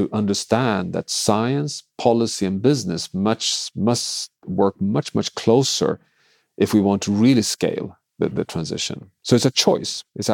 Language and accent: English; Sweden; English is a second language; my home country, Sweden